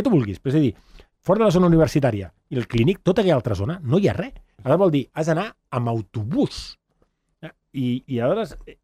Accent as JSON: {"language": "Catalan", "town": "Barcelona", "region": "Catalonia", "country": "Spain", "tie": "born or raised there", "said": "Jo que soc de Barcelona i he estat a Barcelona durant 39 anys, cada vegada és més complicat. Jo, quan era petit, els pares vivien a la zona de Sant Martí."}